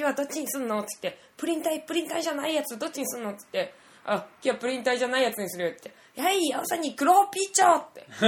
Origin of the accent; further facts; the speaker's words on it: Niigata, Japan; 私新潟出身なもんで、